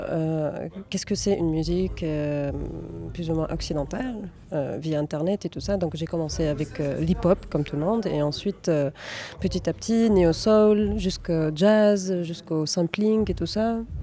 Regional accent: Qatar; also born or lived in Tunisia; C'est-à-dire que, en fait, j'ai grandi au Qatar aussi, jusqu'à mes 18 ans. Et mes parents, ils sont tunisiens, et donc 18 ans, j'ai eu grand bac. Et j'ai décidé de partir à Tunis pour étudier et puis pour voir mon pays, quoi, pour vivre là-bas.

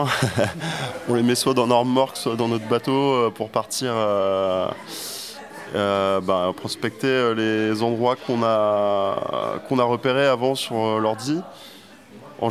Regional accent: Brest, Brittany, France; born there; je suis né à Brest, je vis à Brest. J'ai 35 ans

